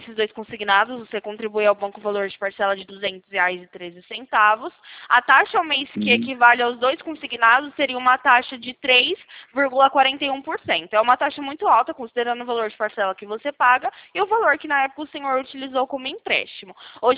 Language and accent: Portuguese; Campinas, São Paulo, Brazil; Eu sou aqui do interior de São Paulo, fico localizado na cidade de Campinas